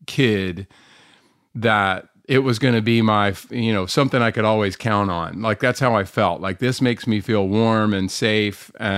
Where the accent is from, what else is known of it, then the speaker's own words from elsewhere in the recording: North Carolina, United States; I grew up here in North Carolina for the most part and high school here